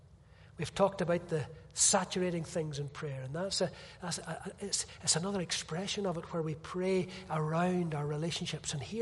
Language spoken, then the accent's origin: English; Northern Ireland, United Kingdom; I'm just an Irishman. What do I know?